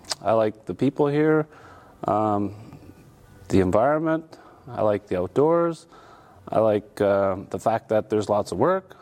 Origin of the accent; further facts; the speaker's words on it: Canada; I'm a Canadian, so it's in my blood.